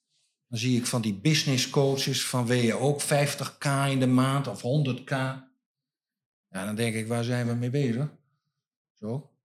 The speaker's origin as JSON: {"language": "Dutch", "region": "Drenthe", "country": "Netherlands", "said": "Nou, ik ben wel een echte Drent."}